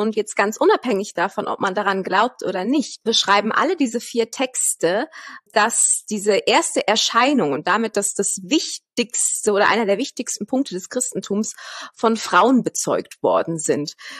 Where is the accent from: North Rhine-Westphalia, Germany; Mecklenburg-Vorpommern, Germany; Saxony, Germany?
North Rhine-Westphalia, Germany; Cologne; now in Vienna, Austria; Ich bin Kölner Wahlwienerin, seit jetzt rund 5 Jahren lebe ich in Wien.